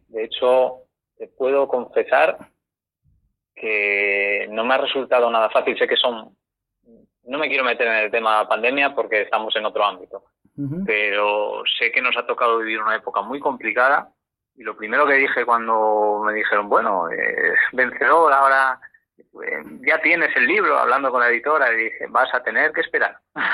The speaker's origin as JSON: {"language": "Spanish", "town": "Gijón", "region": "Asturias", "country": "Spain", "said": "De aquí, de Gijón."}